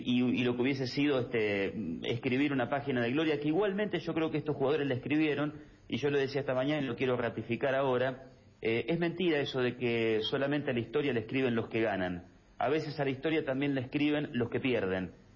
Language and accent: Spanish; Santa Fe, Argentina; yo soy de Santa Fe, así que tenemos una ruta bastante parecida.